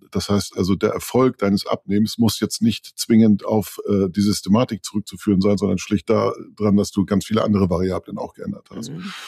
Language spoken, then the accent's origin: German; Northern Germany, Germany